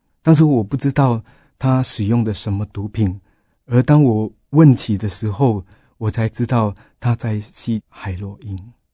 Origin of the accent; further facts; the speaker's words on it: Singapore; 我来自一个小康之家，我有哥哥姐姐，自己排行最小， 因为早期在新加坡我们家境比较贫苦，在乡下的时候我们都一家人一起在一间房子里面住下来